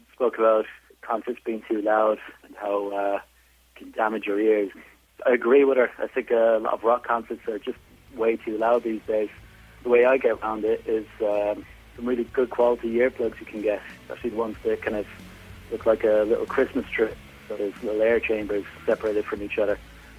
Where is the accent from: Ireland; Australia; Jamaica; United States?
Ireland; now in Manchester, United Kingdom; I'm an Irishman living in Manchester, England.